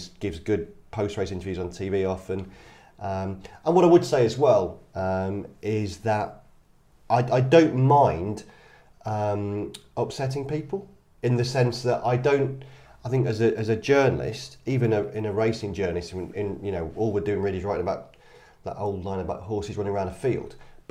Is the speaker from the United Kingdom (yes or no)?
yes; Blackburn, North West England, United Kingdom; because I grew up in Lancashire in Blackburn.